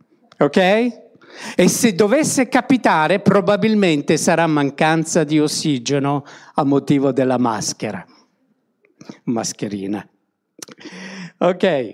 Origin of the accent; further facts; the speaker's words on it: Belgium; also born or lived in Denmark; now in Winterthur, Switzerland; Allora, sono cresciuto in Belgio